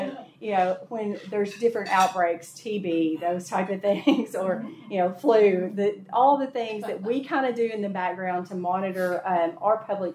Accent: United States; I'm originally from Caldwell County. The last 15 years, I've lived in Troy County

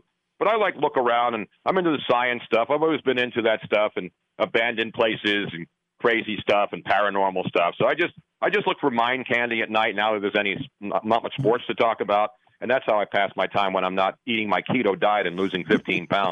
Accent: Philadelphia, Pennsylvania, United States; You know, people know I'm from Philly. I'm not a homer. I mean, obviously when the Eagles won, I was happy because growing up here, I'd never seen them win a Super Bowl.

